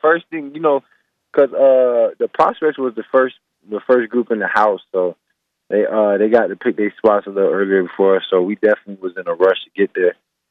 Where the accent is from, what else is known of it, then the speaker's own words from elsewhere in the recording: Florida, United States; they down there in Florida, you know, that's my hometown, you know.